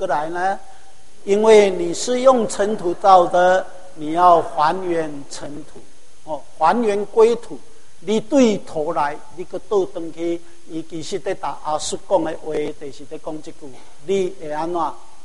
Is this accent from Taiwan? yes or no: yes; Taiwan; 我们台湾人